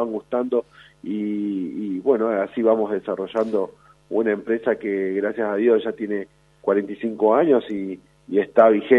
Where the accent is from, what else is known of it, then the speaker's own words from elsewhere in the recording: San Juan, Argentina; empezó ahora mi papá en el año 80 a comercializar los productos que traíamos de San Juan, porque somos todos sanjuaninos